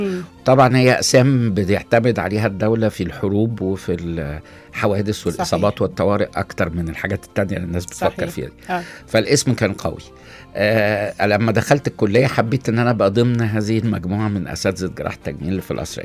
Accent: England, United Kingdom; وأنا قضيت طفولتي ابتدائي في إنجلترا.

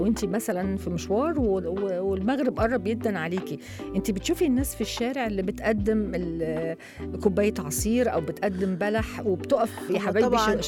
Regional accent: Egypt; فاحنا مفروض بقى كمصريين نبدأ بقى ان احنا نحلي بلدنا تاني

